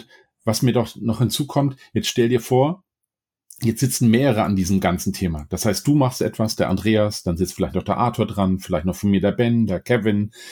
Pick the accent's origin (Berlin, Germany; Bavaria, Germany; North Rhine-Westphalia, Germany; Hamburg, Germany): Hamburg, Germany; als Hamburger